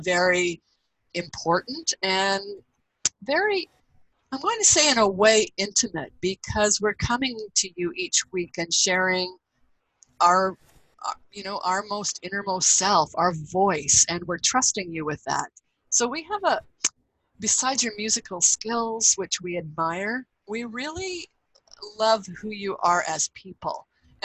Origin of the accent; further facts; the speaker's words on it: Peterborough, Ontario, Canada; moved away as an adult; I was born and raised in Peterborough, Ontario. So moved out west after university.